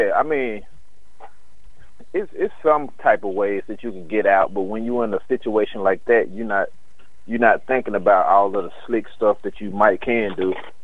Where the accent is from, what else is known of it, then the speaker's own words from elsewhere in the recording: Chattanooga, Tennessee, United States; because he was from Houston, I was from Chattanooga where I'm at, so we done had these relations before.